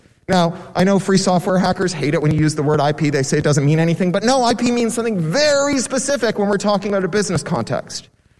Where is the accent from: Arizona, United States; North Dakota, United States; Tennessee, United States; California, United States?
California, United States; Burbank; the actors and writers in my hometown in Burbank have spent the summer roasting on treeless sidewalks in front of the studios.